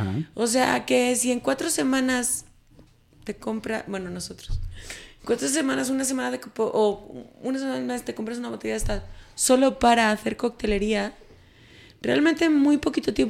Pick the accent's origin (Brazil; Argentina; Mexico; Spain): Spain; Maspalomas, Canary Islands; Los libros y ya está. O sea, si crecí en Canarias.